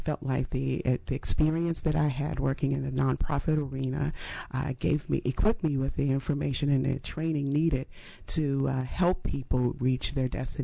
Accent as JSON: {"language": "English", "town": "Washington", "region": "District of Columbia", "country": "United States", "tie": "born or raised there", "said": "Yes. Born and raised in Washington, D.C. My mother was working in the government at the time."}